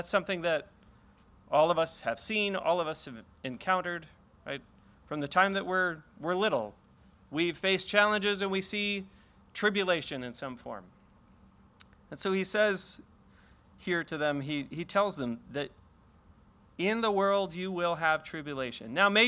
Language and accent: English; California, United States; I was raised out in Southern California, but my dad actually grew up in Cleveland